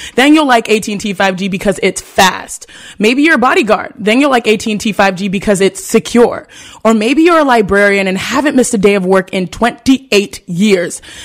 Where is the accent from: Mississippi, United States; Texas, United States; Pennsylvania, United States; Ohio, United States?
Texas, United States; Houston; You know, I'm from Houston, Texas. I've been too far away from the dirty South.